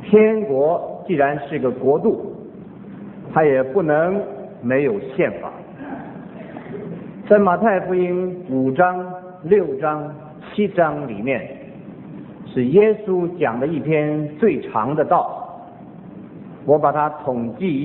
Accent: China; 所以我们就能够用着站在我们中国人立场，用中文所能表达的方法，我尽量把它翻译出来。

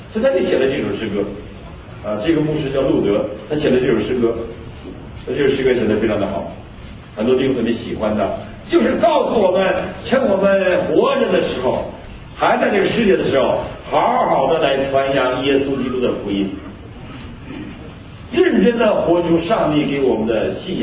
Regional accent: Northeast China, China; 我小的时候，我们的老家都敬拜偶像，敬拜的你想都想不通什么东西，黄鼠狼，东北人敬拜黄鼠狼。

